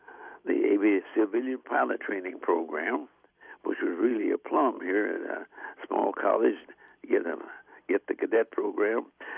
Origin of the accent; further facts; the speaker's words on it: Iowa Falls, Iowa, United States; So I went back to my hometown of Iowa Falls, Iowa.